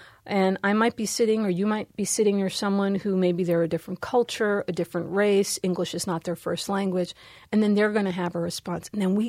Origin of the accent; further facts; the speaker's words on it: Bronx, New York, United States; I grew up in the Bronx in twin apartment buildings and with people from a variety of cultures and backgrounds.